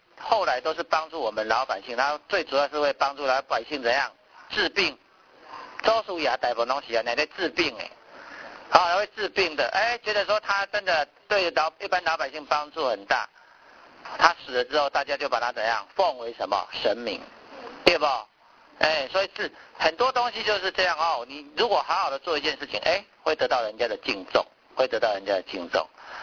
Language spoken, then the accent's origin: Chinese; Taiwan; 我们台湾话就是他命灵验。还蛮灵验的